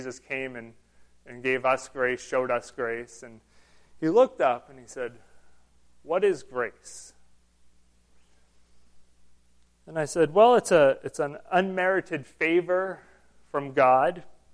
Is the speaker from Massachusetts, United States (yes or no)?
yes; Massachusetts, United States; And I know we're all from Massachusetts.